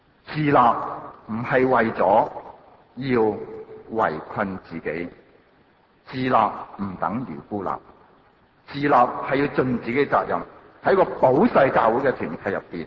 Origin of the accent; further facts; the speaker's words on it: China; 究竟是不是可以用回我們中國人自己的架構來到去表達呢？